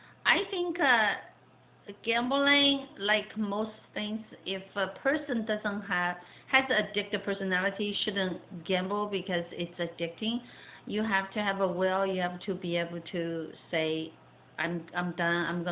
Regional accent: California, United States; They find out we're from California, you know, your dad is white, they still treat him very differently.

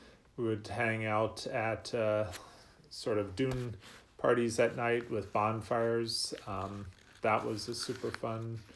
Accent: Cincinnati, Ohio, United States; also born or lived in Kansas City / Washington / Chicago; So we moved around a bunch from Kansas City to Washington, briefly in Chicago, and then I grew up mostly in Cincinnati

